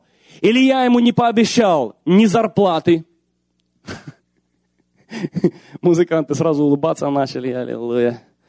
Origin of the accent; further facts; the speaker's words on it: Ukraine; я тоже украинец, тоже там вырос.